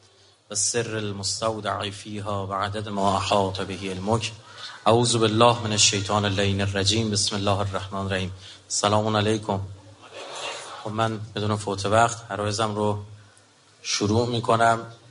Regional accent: Iran; ما ایرانی هستیم،

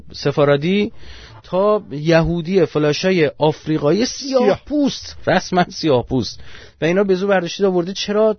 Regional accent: Iran; آیا ما چون ایرانی هستیم

